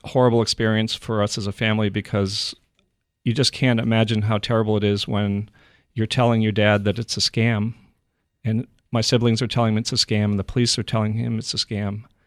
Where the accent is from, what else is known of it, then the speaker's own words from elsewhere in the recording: Boston, Massachusetts, United States; born there; So I was born in the Boston area.